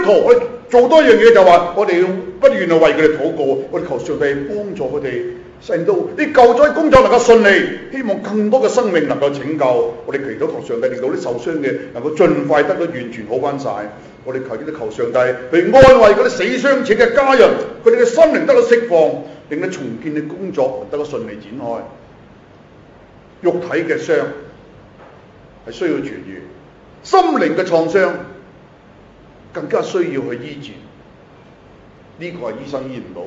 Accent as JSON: {"language": "Chinese", "country": "Hong Kong", "said": "今天我们香港人，我们在座各位，我们坐在这里，我们有比内地人优越的生活条件。"}